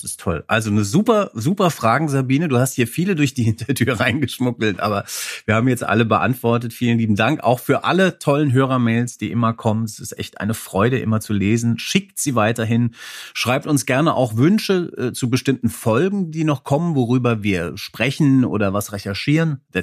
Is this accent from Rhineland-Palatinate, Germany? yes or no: no; Bad Vilbel, Hesse, Germany; Und dann noch der Abschluss in meiner Heimat bei Frankfurt in Bad.